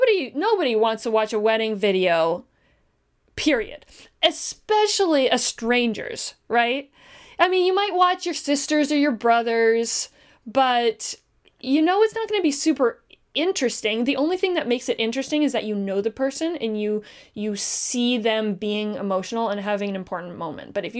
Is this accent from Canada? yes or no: yes; Canada; We're Canadian. We have three downs in this country.